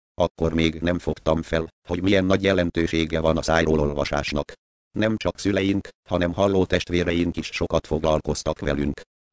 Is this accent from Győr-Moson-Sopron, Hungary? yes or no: no; Bana, Komárom-Esztergom, Hungary; Szülőfalum, Bana iskolájába írattak be, halló gyerekekkel tanultam együtt.